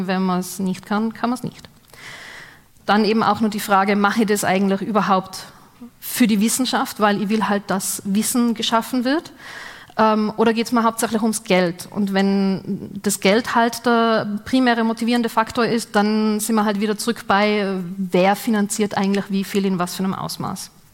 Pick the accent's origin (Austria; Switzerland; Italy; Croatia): Austria; Vienna; now in Karlsruhe, Germany; ich bin ursprünglich aus Wien, ich wohne seit 2 Jahren in Karlsruhe, ich bin hergezogen, weil ich mein Doktorat hier am KIT mache